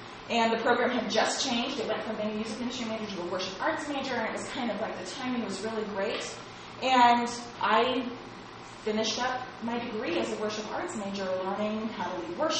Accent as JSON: {"language": "English", "region": "California", "country": "United States", "said": "I am a freshman from River Linda, California, majoring in underwater basket weaving."}